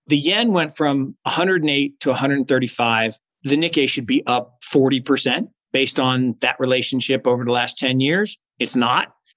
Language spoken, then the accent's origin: English; Seattle, Washington, United States; I grew up in Seattle